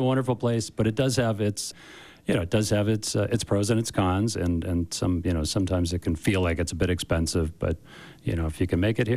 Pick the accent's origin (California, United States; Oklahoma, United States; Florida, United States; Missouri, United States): California, United States; now in Park City, United States; You know, I grew up in California. I ain't going back to California.